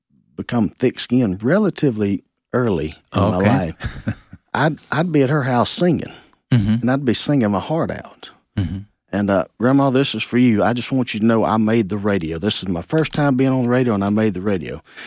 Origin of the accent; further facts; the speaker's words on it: Mississippi, United States; also born or lived in Tennessee / Atlanta; I was born in Tennessee, but at 6 months old, we moved to Mississippi, and I've kind of been there most of my life.